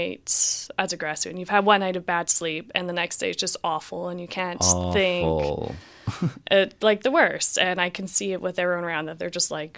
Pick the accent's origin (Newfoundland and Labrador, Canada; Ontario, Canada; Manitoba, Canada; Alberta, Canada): Alberta, Canada; Calgary; now in Victoria, Canada; Fortunately, I'm also from Calgary, so moving to Victoria was already my first time moving away from home.